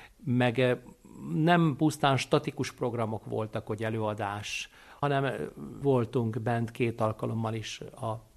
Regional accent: Hungary; Mondtam, hogy én Magyarországról vagyok

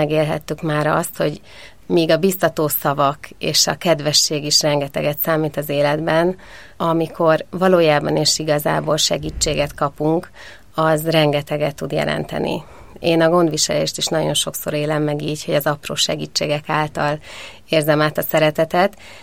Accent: Gyula, Békés, Hungary; born there; Én Gyulán születtem, édesapám orvos, anyukám matematika és rajzszakos tanár, és hát én nagyon-nagyon szerettem a gyulai környezetet.

